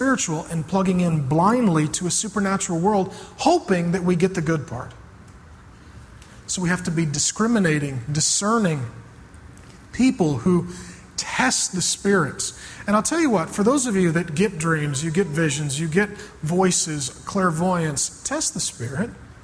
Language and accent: English; SeaTac, Washington, United States; I grew up down in SeaTac in a rough area, and you needed a big brother.